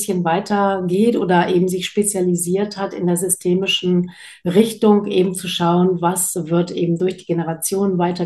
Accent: Namibia; also born or lived in Hamburg; now in Wendeburg, Germany; Also ich habe früher mal in Hamburg gelebt. Ich bin in Namibia geboren und aufgewachsen. Also bin schon eine Menge rumgekommen in der Welt. Aber jetzt lebe ich in einem recht beschaulichen Ort in Wendeburg. Das ist in der Nähe von Braunschweig

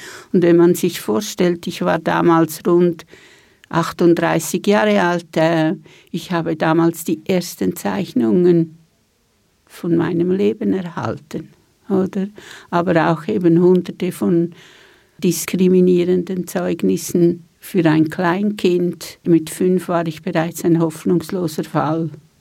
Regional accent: Switzerland; Die Schweiz ist meine Heimat.

